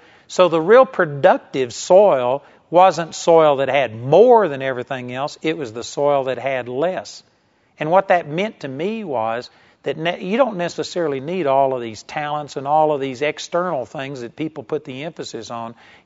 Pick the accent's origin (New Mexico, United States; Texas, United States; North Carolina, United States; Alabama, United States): Texas, United States; I was acutely aware that I was a hick from Texas.